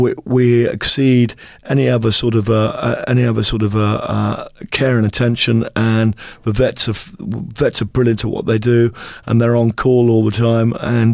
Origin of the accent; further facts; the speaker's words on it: Australia; I am Australian.